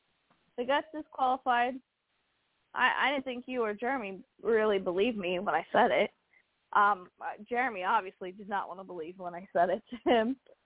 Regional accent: Pennsylvania, United States; I'm from Pennsylvania, been to that track many, many times.

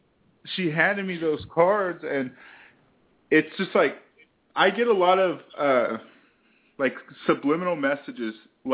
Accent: Texas, United States; I'm from Texas, but...

